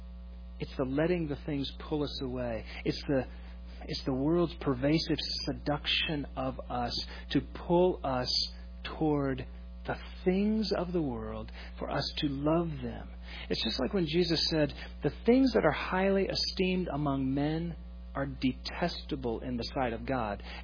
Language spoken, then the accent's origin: English; Texas, United States; I mean, I'm from Texas.